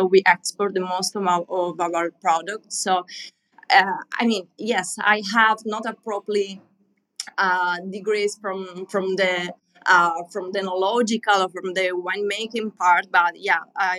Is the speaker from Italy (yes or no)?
yes; Marsala, Sicily, Italy; English is a second language; So, yeah, we are from Marsala there.